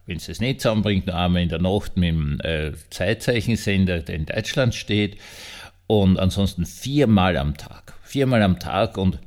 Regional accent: Vienna, Austria; als Wiener, der in Wien aufgewachsen ist

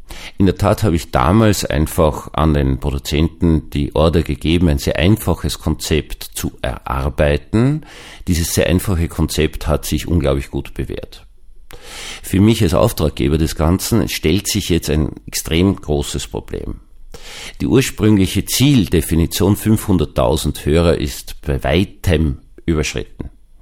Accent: Vienna, Austria; Nun ist das eigentlich meine Muttersprache und obwohl ich ab dem 10. Lebensjahr, also dem öffentlichen Gymnasium, Seipel-Gymnasium, Rosasgasse 1 bis 3, BG und BRG 12, grauenvollste Dialektformen gehört habe

